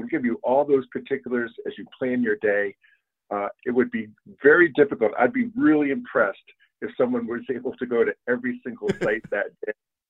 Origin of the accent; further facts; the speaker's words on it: Maine, United States; now in Connecticut; I'm originally from Maine, and I moved here to Connecticut.